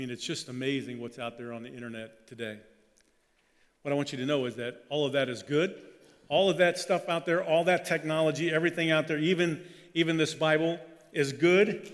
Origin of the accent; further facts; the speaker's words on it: Germany; Like, look, I grew up in Germany. We only had one radio station.